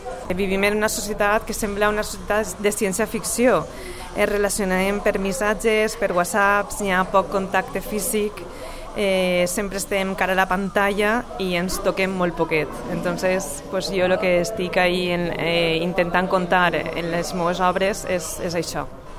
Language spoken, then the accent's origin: Catalan; Fontanars dels Alforins, Valencian Community, Spain; vaig començar a treballar en una escola infantil en el meu poble, en Fontanars.